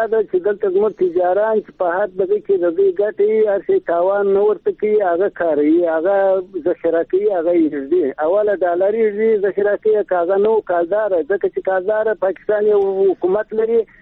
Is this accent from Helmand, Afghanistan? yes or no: yes; Helmand, Afghanistan; دلته خو زه په هلمند کې یم، زما خو خپل وطن دی،